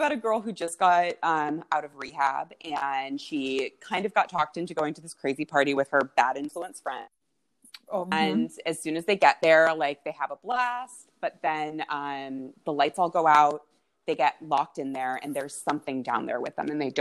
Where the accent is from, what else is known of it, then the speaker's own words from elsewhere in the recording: New York, United States; And I'm a New Yorker